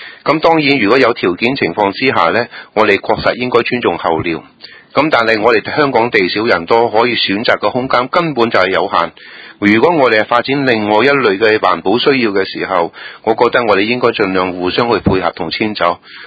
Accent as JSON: {"language": "Cantonese", "country": "China", "said": "咁作為我哋中國人有一個咧叫生存嘅哲理咧"}